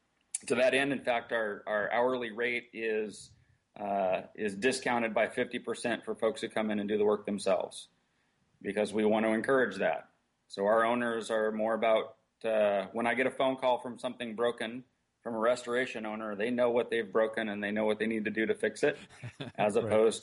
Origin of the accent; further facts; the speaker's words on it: California, United States; moved away as an adult; also born or lived in Hawaii; now in Washington, United States; No, I'm Hawaiian born and Southern California raised.